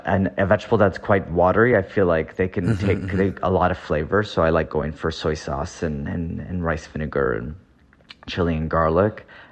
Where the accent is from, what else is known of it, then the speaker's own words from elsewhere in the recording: California, United States; I was just in the Bay Area, my hometown.